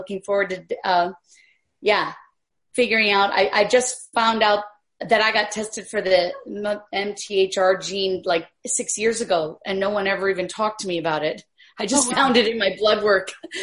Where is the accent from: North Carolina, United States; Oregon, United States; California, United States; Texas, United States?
California, United States; I'm from the San Francisco Bay Area.